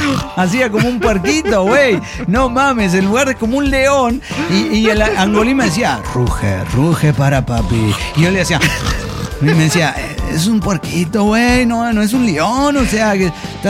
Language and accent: Spanish; Bogotá, Colombia; now in India; les cuento lo que me pasó cuando vine a pasar Navidad y Año Nuevo a mi tierra. De mi tierra bella.